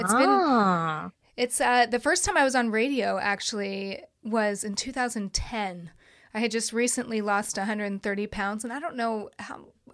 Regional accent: San Francisco, California, United States; But I am originally from San Francisco Bay Area.

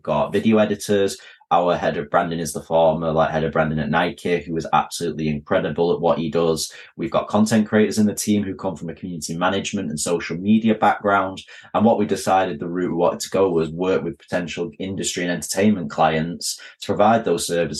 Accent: Manchester, North West England, United Kingdom; I love Manchester. I'm a Mancunian, but I think it's the greatest city ever.

